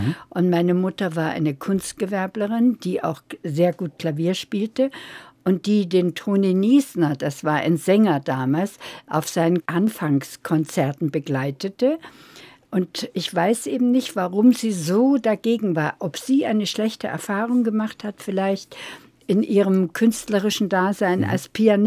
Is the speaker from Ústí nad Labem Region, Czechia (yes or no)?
yes; Bartelsdorf, Ústí nad Labem Region, Czechia; also born or lived in Chomutov; Nein, ich bin nur in Komotau geboren. Ah. Und wir haben dann auf einem Dorf gelebt. Das hieß Bartelsdorf.